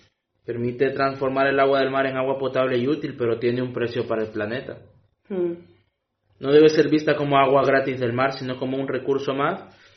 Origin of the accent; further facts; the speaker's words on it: Cantabria, Spain; Porque yo, vamos, soy de Cantabria, pero no he escuchado sobre el tema mucho.